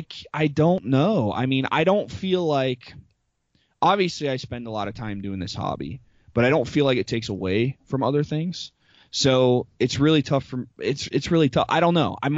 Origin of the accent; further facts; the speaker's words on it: Pittsburgh, Pennsylvania, United States; I'm from Pittsburgh, dude.